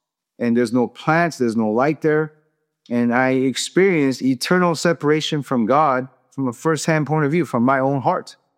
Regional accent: South Korea; now in United States; In South Korea, my home country, 40 people commit suicide every day.

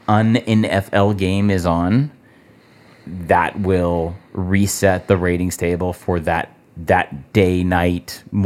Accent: Washington, District of Columbia, United States; And I was growing up in Washington, D.C. in the suburbs.

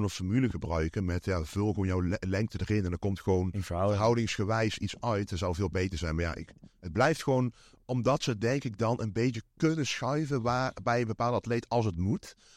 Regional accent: Netherlands; Ja, als Nederlander, ik zeg maar net onder die 6'3". En dat is 1,90.

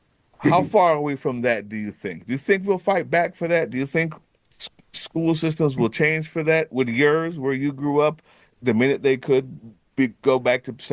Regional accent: Jamaica; I've seen it as a Jamaican. I have dual citizenship.

